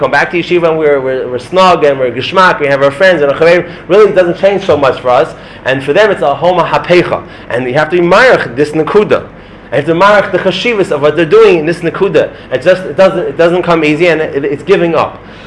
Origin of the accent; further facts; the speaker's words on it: Bnei Brak, Tel Aviv District, Israel; now in Jerusalem, Israel; because I'm from Bnei Brak, and I'm in Shalayim now